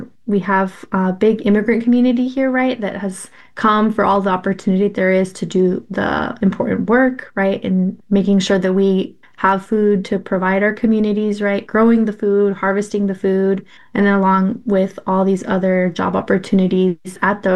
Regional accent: Oregon, United States; Caleb and I are from Oregon. We grew up in Eastern Oregon.

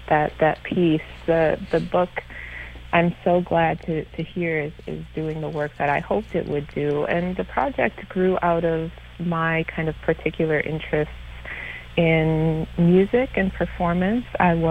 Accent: Midwest, United States; I went to McAllister College in St. Paul, and I'm a Midwesterner.

